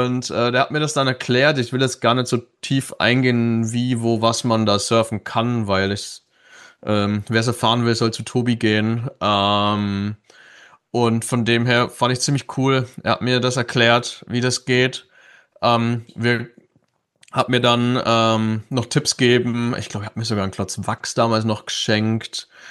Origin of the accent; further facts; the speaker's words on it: Bavaria, Germany; Also gerade als Bayer, es war gar nicht so cool